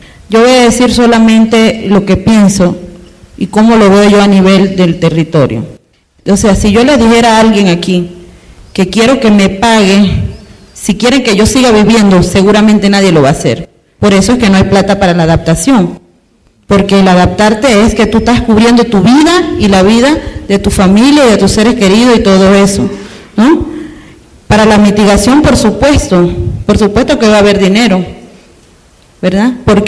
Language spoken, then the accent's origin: Spanish; Panama; yo tengo que decir que en mi país, pues, en Panamá, no se han visto esos desastres naturales a eso, a esas proporciones.